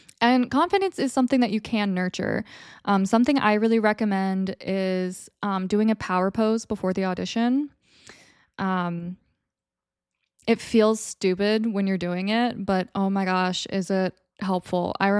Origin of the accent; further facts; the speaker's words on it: Illinois, United States; So I'm originally from Illinois. So we did ILMEA, Illinois Music Educators Association.